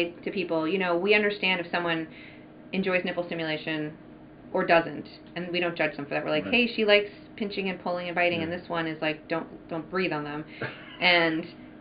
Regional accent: East Coast, United States; I'm from the East Coast, and I never remember an Arts Walk.

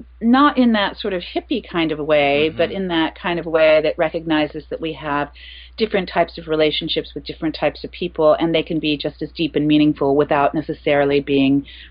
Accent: Indianapolis, Indiana, United States; also born or lived in Chicago; Well, I was born in Hendricks County, Indiana, and raised in Indianapolis, Indiana.

